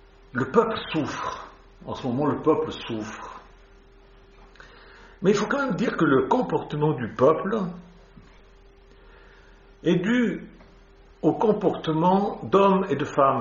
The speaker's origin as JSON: {"language": "French", "country": "Switzerland", "said": "En fait, je suis suisse, mais mes ancêtres étaient français de Grenoble."}